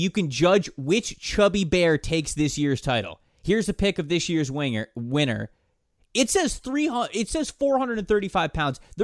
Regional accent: Florida, United States; I'm from Florida, grew up in Florida. So fall does not mean a lot to me traditionally. We have two seasons in Florida, hot, lesser hot.

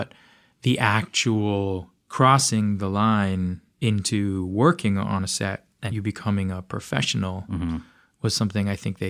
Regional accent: Los Angeles, California, United States; Well, I grew up in Los Angeles, right.

